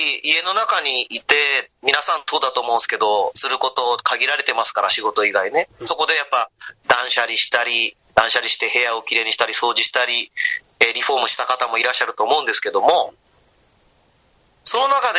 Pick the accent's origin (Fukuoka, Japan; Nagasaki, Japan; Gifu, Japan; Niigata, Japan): Nagasaki, Japan; Goto; 僕やっぱ五島出身で、肌も色黒く焼けててね